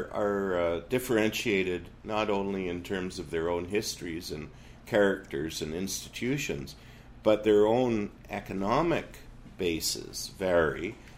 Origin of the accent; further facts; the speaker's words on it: Vancouver, British Columbia, Canada; I, as a Vancouverite, am ashamed if I think that my fellow citizen in Newfoundland is suffering an inadequate element in their essential healthcare because of where they live